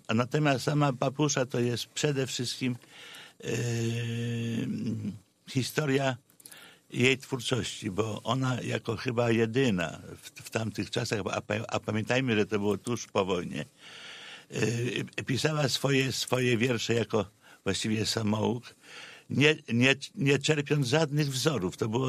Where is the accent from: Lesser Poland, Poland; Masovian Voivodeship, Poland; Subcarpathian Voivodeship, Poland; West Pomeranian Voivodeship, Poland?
West Pomeranian Voivodeship, Poland; Myślibórz; Tak, to jest zachodniopomorskie. Zresztą ja z tym regionem byłem związany właściwie od dzieciństwa, ponieważ urodziłem się w Myśliborzu